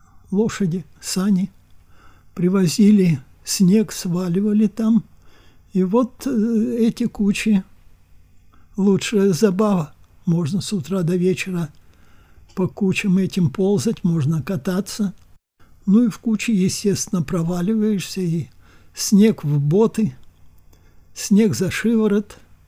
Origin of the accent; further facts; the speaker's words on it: Kyiv, Ukraine; born there; Я родился в Киеве, на улице Фундуклеевской, дом 24, квартира 16.